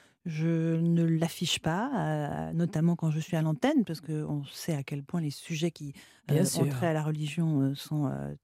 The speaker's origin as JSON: {"language": "French", "town": "Aix-les-Bains", "region": "Auvergne-Rhône-Alpes", "country": "France", "tie": "born there", "said": "J'en fais un autre un mois après à Aix-les-Bains, donc ma ville natale"}